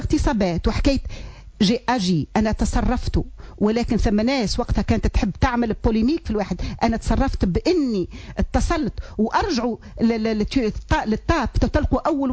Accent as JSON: {"language": "Arabic", "country": "Tunisia", "said": "أنا كسياسية تونسية"}